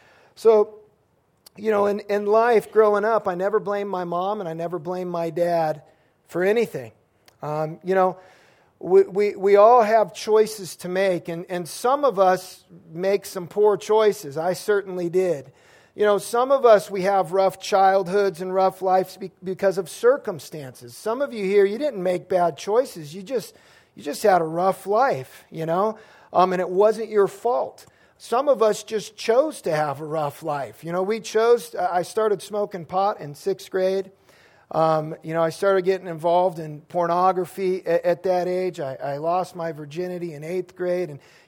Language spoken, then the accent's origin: English; San Diego, California, United States; I grew up in San Diego.